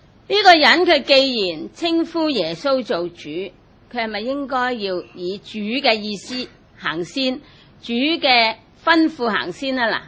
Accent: China; 那我们中国人呢，父母呢是属于上一辈

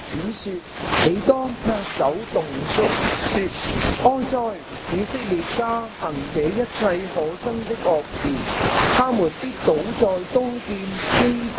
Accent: China; 即係好似我哋中国人嘅传统㗎嘛，即係屋企度安个位就得㗎啦。

